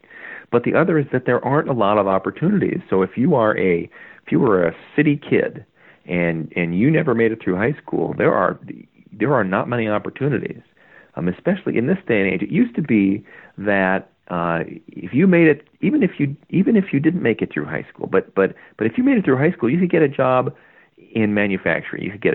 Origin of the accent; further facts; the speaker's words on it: Milwaukee, Wisconsin, United States; Memphis as a city actually shares a lot in common with my hometown in Milwaukee